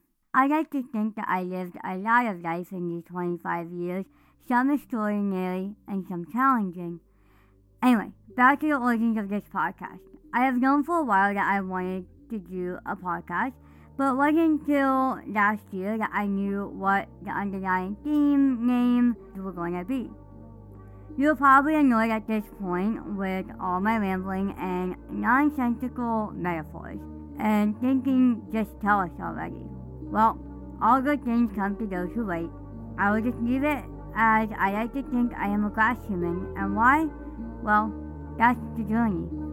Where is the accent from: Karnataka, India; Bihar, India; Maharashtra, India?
Maharashtra, India; Mumbai; born there; I was born in Mumbai, India